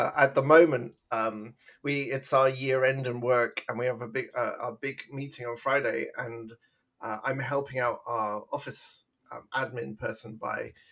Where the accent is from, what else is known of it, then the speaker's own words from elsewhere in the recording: England, United Kingdom; I'm from England.